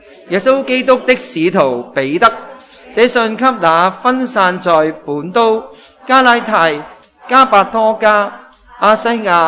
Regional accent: Hong Kong; born there; 系上海落嚟嘅，我就啱啱紧紧喺香港出世，紧紧嘅咋。

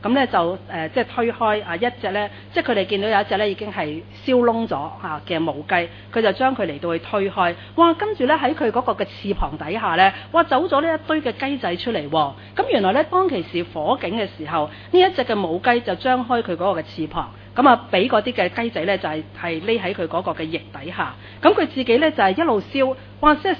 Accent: Chaozhou, Guangdong, China; 我本身系潮州人嚟嘅

